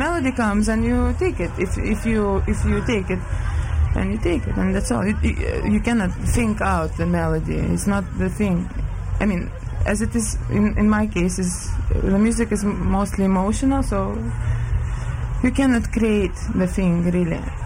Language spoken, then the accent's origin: English; Lithuania; We come from Lithuania, it's a neighbor country. sisters of the Baltic states.